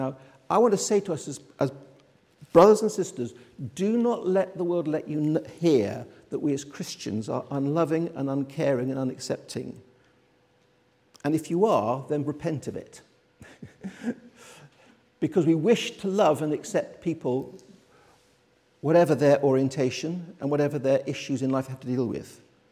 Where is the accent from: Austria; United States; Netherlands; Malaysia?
Netherlands; as a child growing up in Holland, living in a seamen's club